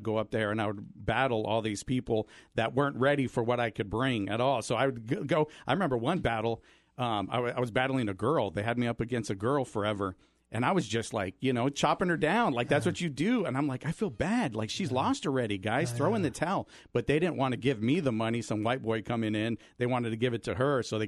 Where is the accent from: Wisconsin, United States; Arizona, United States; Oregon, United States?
Arizona, United States; Yuma; So background, I am local, born and raised in Yuma. I love Yuma.